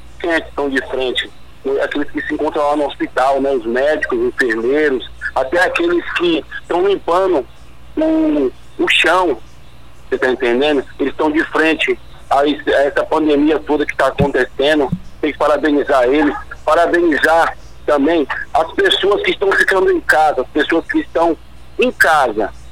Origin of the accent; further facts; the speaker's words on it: São Paulo, Brazil; vou sempre representar a minha quebrada, porque eu sou Pilões, eu sou Heliópolis, mas eu sou Pilões.